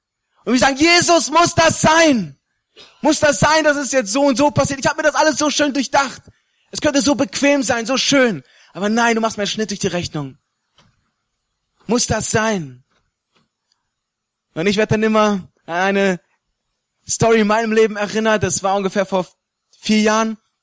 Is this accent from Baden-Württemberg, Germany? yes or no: no; Osnabrück, Lower Saxony, Germany; ursprünglich komme ich aber aus Osnabrück. Weiß jemand, wo Osnabrück ist? Osnabrück ist Nordwest von Deutschland